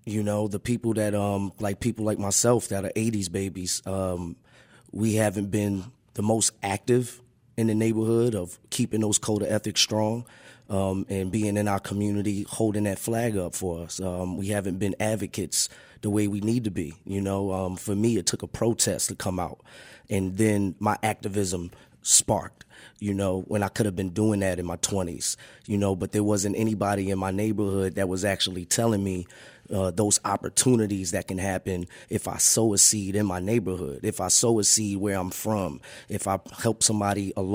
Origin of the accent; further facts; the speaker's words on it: New York, United States; now in Charlotte, United States; You know, I'm adopted by Charlotte, but I'm from the Bronx, New York